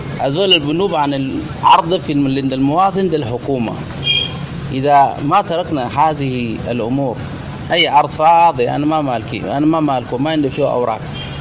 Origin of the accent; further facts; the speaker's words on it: South Sudan; أي منطقة أنا مشيت فيها أنا بكون مستقر، أنا جنوبي